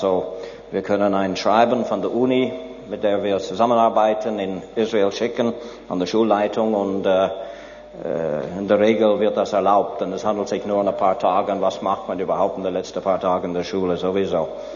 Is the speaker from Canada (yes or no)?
yes; Canada; ich bin Kanadier. War in Kanada Lehrer für Biologie, für Geographie mit Schwergewicht Geologie und für Geschichte.